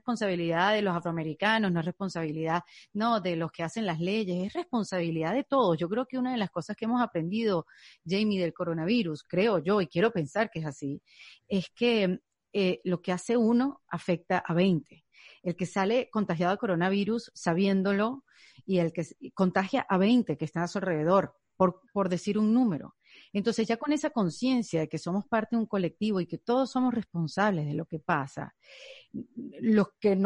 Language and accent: Spanish; Venezuela; now in United States; yo soy una inmigrante venezolana, pero ya no me llaman venezolana porque estoy en Estados Unidos, entonces me llaman latina